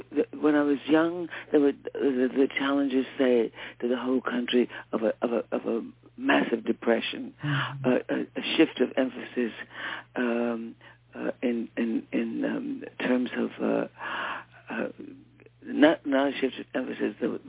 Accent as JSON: {"language": "English", "town": "New York City", "region": "New York", "country": "United States", "tie": "born or raised there", "said": "in Harlem. So I grew up in Harlem."}